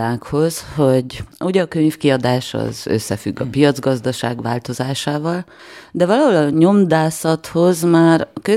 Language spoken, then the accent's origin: Hungarian; Miercurea Ciuc, Harghita, Romania; Én Csíkszeredai lévén